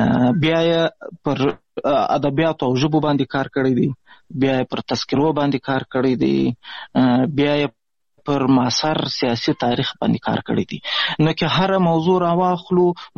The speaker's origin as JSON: {"language": "Pashto", "town": "Pishin", "region": "Balochistan", "country": "Pakistan", "tie": "born or raised there", "said": "د افغانستان د غزنی ولایت اوسیدونکی یم د مهاجرت شپې ورځې په پاکستان کې تیروم په پاکستان کې زیږیدلی یم د کوټې سره نږدې پښین ښار ګوټ ورته وایي په دې پښین ښار کې اوسېږم"}